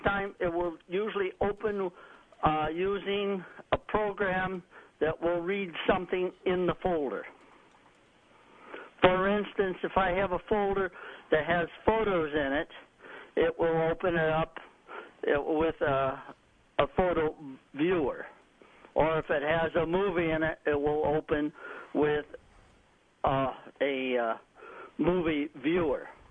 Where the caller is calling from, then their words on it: Hilton, New York, United States; I'm calling from Hilton.